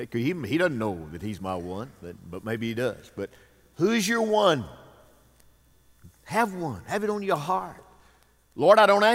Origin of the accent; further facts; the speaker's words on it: Pisgah, Alabama, United States; It's my hometown is Pisgah. It's on a high rocky ridge looking over into the Tennessee Valley.